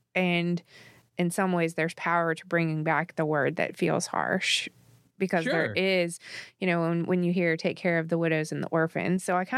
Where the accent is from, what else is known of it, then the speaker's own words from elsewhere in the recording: the South, United States; We're from the South. My family, food is the love language.